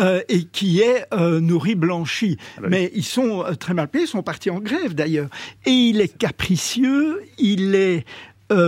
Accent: Belgium; moi je suis belge d'origine

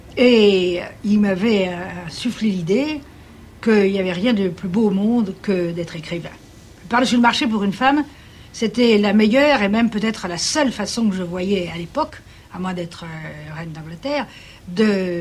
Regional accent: Paris, Île-de-France, France; born there; Je suis née à Paris le 9 janvier 1908 à 4h du matin. Mon enfance a été typiquement celle d'une jeune bourgeoise française de famille modeste.

